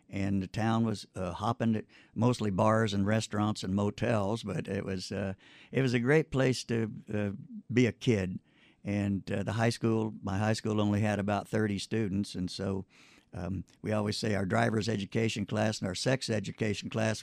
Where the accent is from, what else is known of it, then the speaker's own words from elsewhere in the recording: Mesa, Arizona, United States; born there; I was born in Mesa, and Mesa was in a depressed situation there.